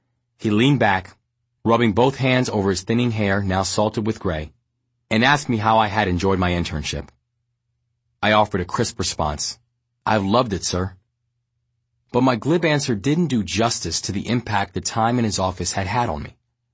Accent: Bronx, New York, United States; Many of the kids I grew up with in the Bronx, including guys like Shay, who stayed outside the law, never believed that they'd have a shot.

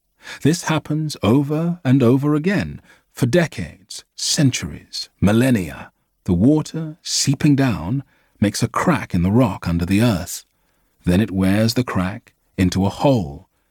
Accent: Lyme Regis, South West England, United Kingdom; this was the garden of the house where I grew up in Lyme Regis.

